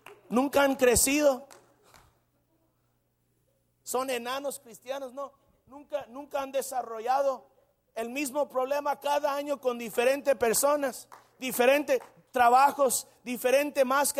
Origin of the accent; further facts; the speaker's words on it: Mexico; Yo soy mexicano, gloria a Dios. Yo sé cómo es mi gente